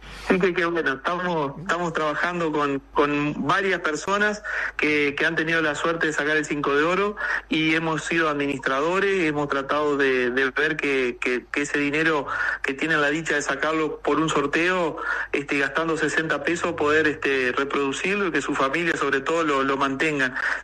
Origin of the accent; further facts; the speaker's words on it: Fray Bentos, Río Negro, Uruguay; moved away as an adult; now in Salto, Uruguay; yo hoy llevo más años viviendo en Salto que en mi Fray Bentos. En Fray Bentos viví 18 años, acá en Salto llevo 28. Entonces ya hoy me considero un salteño por adopción.